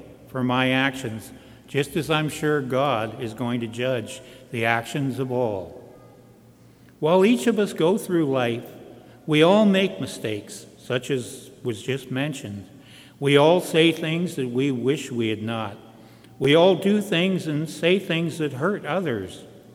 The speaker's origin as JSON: {"language": "English", "town": "Toronto", "region": "Ontario", "country": "Canada", "tie": "born or raised there", "also_born_or_lived": "Hamilton / Winnipeg / Vancouver", "said": "I was born in Hamilton and was there till the beginning of kindergarten, not the end. Was in grade 1 in Winnipeg, grade 2 in Vancouver, and grade 3 was here in Toronto."}